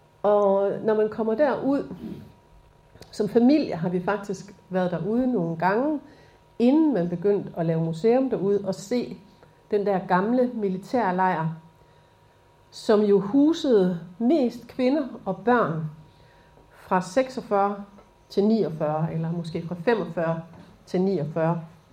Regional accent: Kroager, Region of Southern Denmark, Denmark; jeg er født og opvokset i Kroager. Så det er jo egentlig ikke så langt derfra.

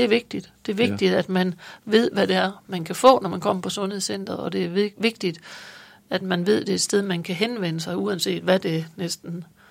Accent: Jutland, Denmark; jeg er der jyde, så vidt jeg ved, så langt tilbage, som jeg i hvert fald har kendskab til.

